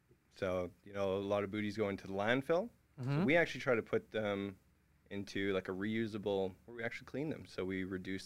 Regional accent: Anzac, Alberta, Canada; Football wasn't really offered in Anzac, so I'd have to commute.

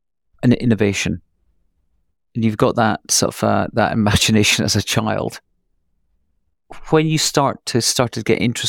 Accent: Scotland, United Kingdom; me being Scottish, and people say, oh, you're from Scotland

